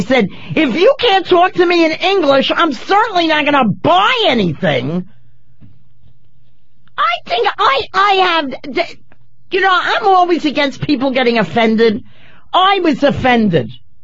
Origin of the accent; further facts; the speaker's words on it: United States; I'm an American. This is America.